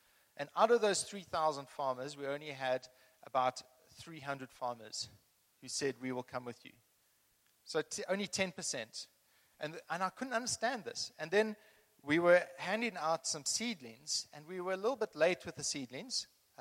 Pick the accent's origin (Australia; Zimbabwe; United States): Zimbabwe; I spent a long time in Zimbabwe. I'm actually from Zimbabwe, so a lot of it, Zimbabwe feels like home.